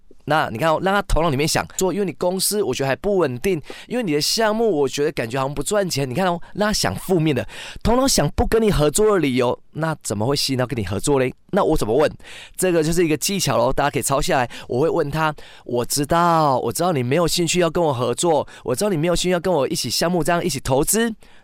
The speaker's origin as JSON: {"language": "Chinese", "country": "Taiwan", "said": "对，我是来自台湾的"}